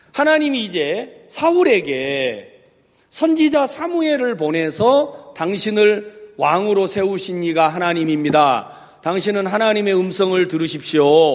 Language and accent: Korean; Wando, South Jeolla, South Korea; 제 고향이 전라남도 완도군 소안면 비자리 1169번지라는 동네에서 아주 촌도 막 유별난 촌에서 태어났어요.